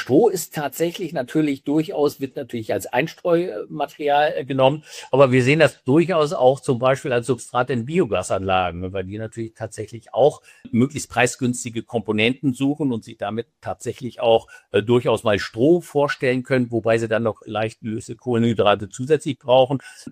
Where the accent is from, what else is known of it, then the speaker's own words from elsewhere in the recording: Northern Germany, Germany; now in Baden-Württemberg, Germany; Oben in Norddeutschland, wo ich herkomme, wird viel Roggenstroh eingesetzt